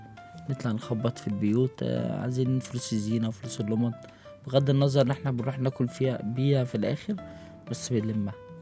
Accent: Egypt; يعني انا افتخر ان انا مصري.

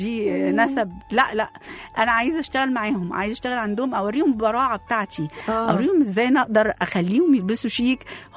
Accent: Egypt; انا على فكرة مش فلاحة انا مصرية

